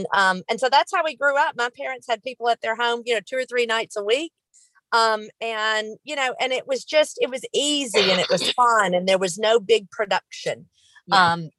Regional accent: Rosedale, Mississippi, United States; I was born and raised here in Rosedale, Mississippi, which is just this little town south of Memphis, north of Jackson, but it's right on the river.

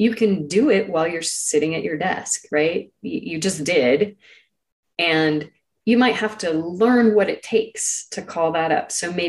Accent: California, United States; I grew up in Silicon Valley, like I know that world really well.

